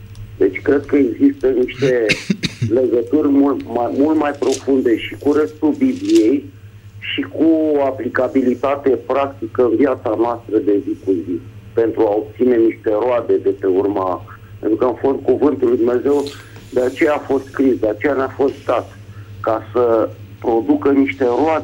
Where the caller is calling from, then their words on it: Bucharest, Romania; din București.